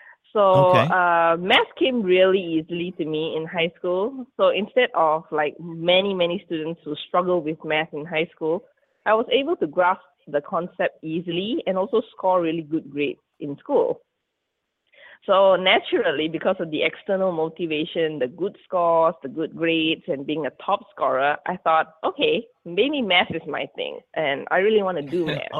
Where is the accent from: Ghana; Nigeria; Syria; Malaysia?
Malaysia; English is a second language; I currently live in my hometown in Malaysia. So I'm like way across the world from the United States, actually.